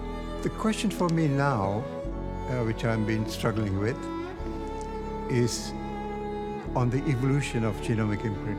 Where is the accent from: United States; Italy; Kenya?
Kenya; born there; I was born in Kenya. I was born in a very small town on Lake Victoria.